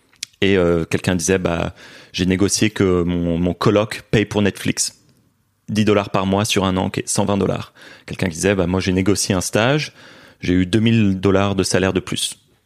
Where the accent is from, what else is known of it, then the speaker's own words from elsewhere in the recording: Brussels, Belgium; also born or lived in Beijing; Et du coup, j'ai grandi à Bruxelles, en Belgique, mais on a vécu 3 ans avec ma famille.